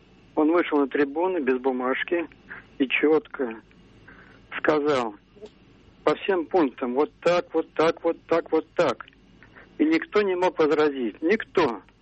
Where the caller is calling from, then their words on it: Moscow Oblast, Russia; Я из Подмосковья.